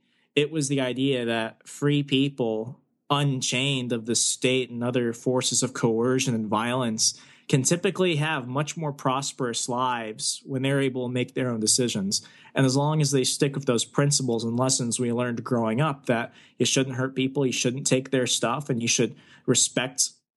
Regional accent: Arizona, United States; I was born and raised in Arizona for the first formative years of my life.

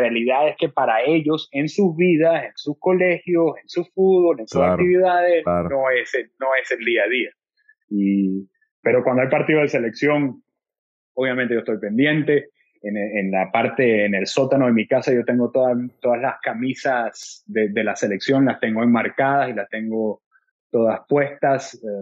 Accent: Barquisimeto, Lara, Venezuela; born there; en las afueras del Tucuyo, en las afueras de Barquisimeto, donde yo nací

